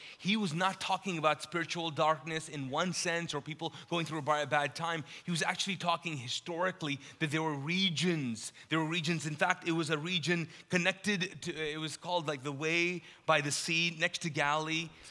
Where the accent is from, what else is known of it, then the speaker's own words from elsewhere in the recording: Pakistan; also born or lived in Middle East; I'm Pakistani, I grew up in the Middle East